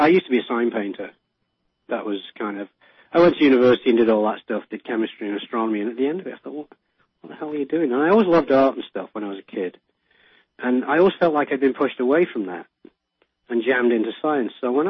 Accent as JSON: {"language": "English", "region": "England", "country": "United Kingdom", "tie": "born or raised there", "said": "Because when I grew up in England, I had miles of countryside that my kids don't have."}